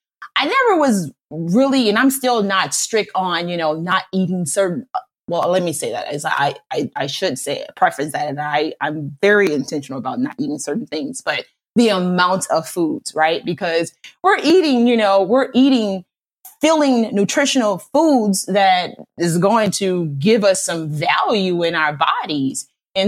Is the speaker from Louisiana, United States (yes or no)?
yes; New Orleans, Louisiana, United States; But I'm from New Orleans, right? And so food has always been.